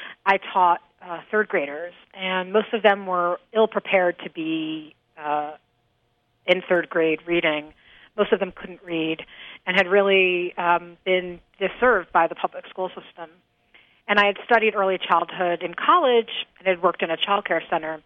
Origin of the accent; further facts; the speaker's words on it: New Haven, Connecticut, United States; Well, I was born and raised in New Haven to a single mom who struggled to make ends meet.